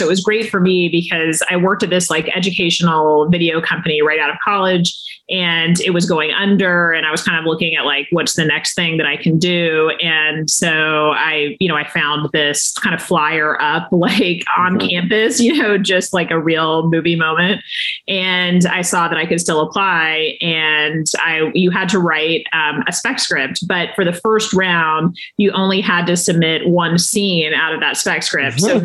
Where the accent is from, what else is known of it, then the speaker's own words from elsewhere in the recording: Texas, United States; And, I was coming from Texas and so then I got to college and I met, other Republicans.